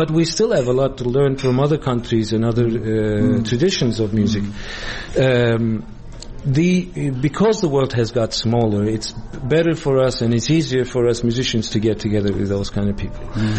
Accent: Istanbul, Turkey; English is a second language; where I come from and where I was growing up in Turkey, Istanbul, we actually born into monophony

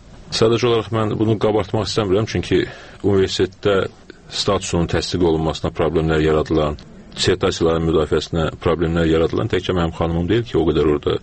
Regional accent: Baku, Azerbaijan; born there; Mən Bakıda anadan olmuşam.

